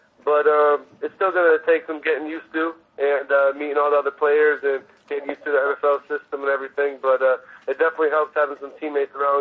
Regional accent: Connecticut, United States; I'm from Connecticut, and I grew up a Drew Bledsoe fan

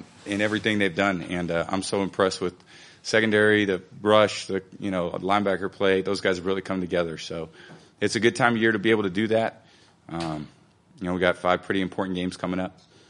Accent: San Mateo, California, United States; I was a kid growing up in San Mateo when Niners were doing that too.

